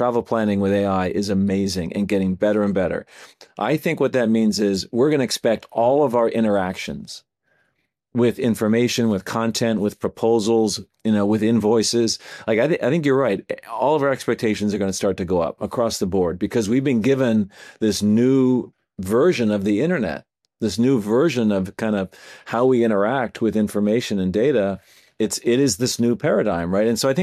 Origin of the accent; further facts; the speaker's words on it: Canada; I'm Canadian